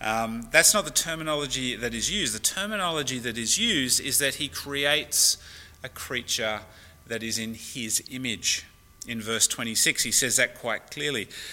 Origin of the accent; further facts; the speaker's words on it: Australia; but I'm Australian, so that's the way I communicate.